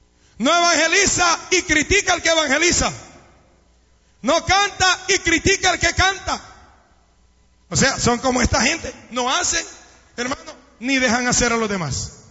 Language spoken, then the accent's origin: Spanish; El Salvador; Señor, soy salvadoreño, acuérdate? Al Salvador primero, mi país primero.